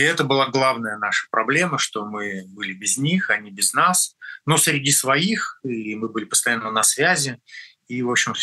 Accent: Russia; moved away as an adult; так как я россиянин, в анамнезе 53 года прожил в России, родился там и учился там, то, конечно, несмотря на то, что 8 лет уже здесь

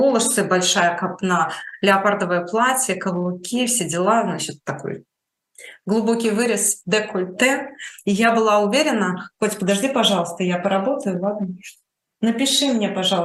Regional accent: Moscow, Russia; Я москвичка, я считаю себя патриотом.

